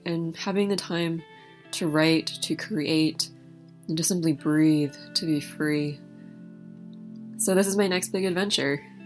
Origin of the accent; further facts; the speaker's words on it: East Coast, United States; I'm from the East Coast and I'm really excited and a little bit scared about living that closely with my partner.